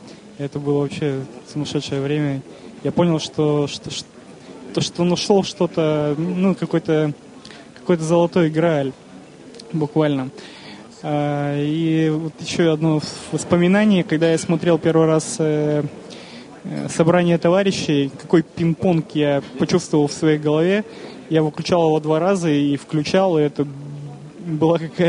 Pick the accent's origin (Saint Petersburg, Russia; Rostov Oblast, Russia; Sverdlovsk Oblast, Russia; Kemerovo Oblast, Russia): Sverdlovsk Oblast, Russia; Yekaterinburg; я из Екатеринбурга.